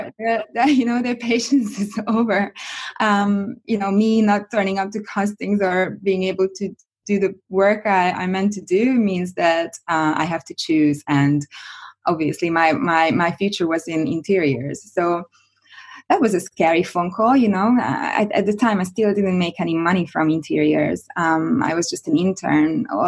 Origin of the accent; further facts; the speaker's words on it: Hungary; I'm from Hungary originally